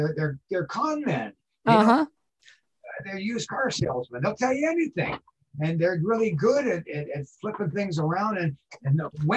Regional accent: Ireland; I know because I'm Irish.

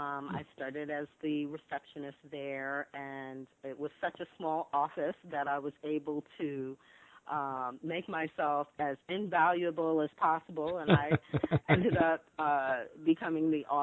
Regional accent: Brooklyn, New York, United States; Actually, born and raised in Brooklyn.

